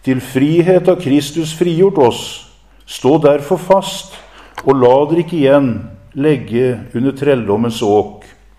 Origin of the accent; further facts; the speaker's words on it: Kragerø, Telemark, Norway; i Sannidal eller Kragerø, der jeg kommer fra